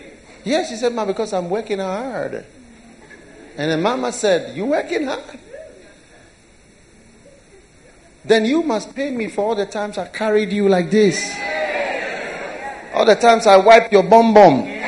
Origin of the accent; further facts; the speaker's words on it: South Korea; I'm just from Korea. Sunday, they work the whole day. Sunday, there's church from morning to evening.